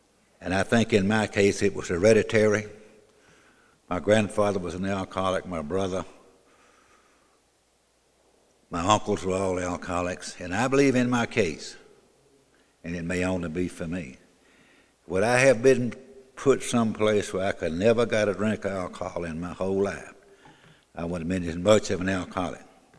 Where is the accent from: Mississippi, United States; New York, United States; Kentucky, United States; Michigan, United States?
Mississippi, United States; born there; I was born down in Holmes County, Mississippi. We didn't have nothing. We didn't have running water, electricity.